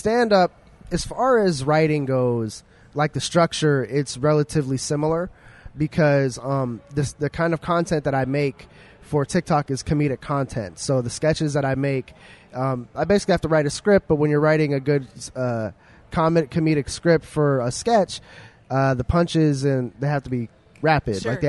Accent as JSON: {"language": "English", "region": "Pennsylvania", "country": "United States", "said": "Every time I come to the city, it's how people respond whenever I say I'm from Beaver County."}